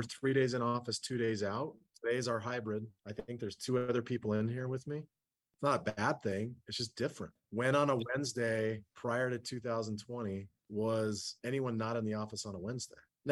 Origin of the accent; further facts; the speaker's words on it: Salt Lake City, Utah, United States; because I grew up in Salt Lake